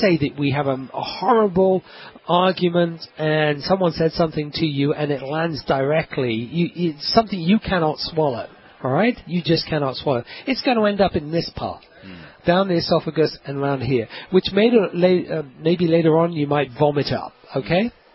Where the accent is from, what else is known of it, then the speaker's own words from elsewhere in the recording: England, United Kingdom; I'm English.